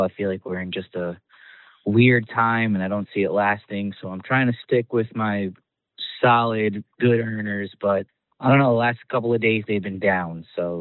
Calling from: New York, United States; I'm calling from Rockland County, New York

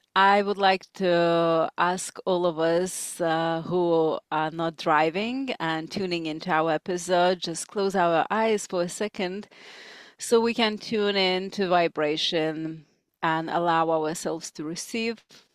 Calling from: Monastir, Monastir Governorate, Tunisia; I'm tuning in from Tunisia, from Monastir.

